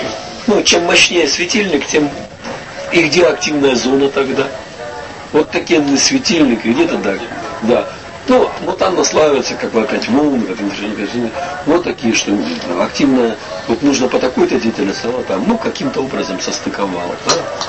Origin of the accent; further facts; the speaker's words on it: Rostov-on-Don, Rostov Oblast, Russia; born there; now in Moscow, Russia; Вот я родился в Ростове. Я был крайне удивлен, что когда вот я с 91 года жил в Москву, я приезжал в Ростов, например, ну, это малая родина